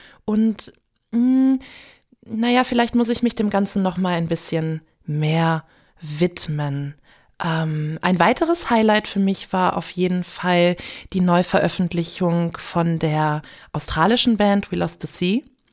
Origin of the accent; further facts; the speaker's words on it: Kiel, Schleswig-Holstein, Germany; Ja, ich komme aus Kiel